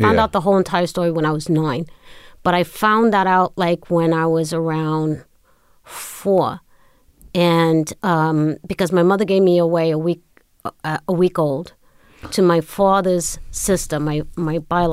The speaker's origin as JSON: {"language": "English", "town": "Brooklyn", "region": "New York", "country": "United States", "tie": "born there", "said": "I was born in Brooklyn."}